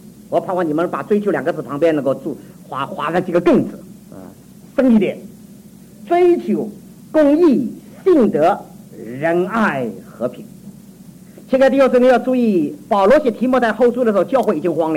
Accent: China; 引用我们中国人的话，怕误人子弟

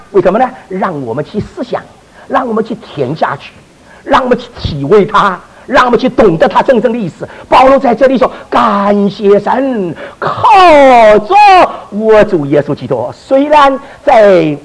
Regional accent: Shanghai, China; 我们上海人喜欢骂啊，我们上海的父母有的时候骂那个孩子

